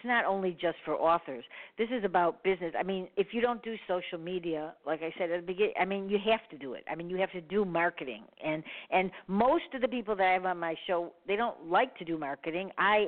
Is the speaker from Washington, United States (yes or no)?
no; Chicago, Illinois, United States; and I'm from Chicago.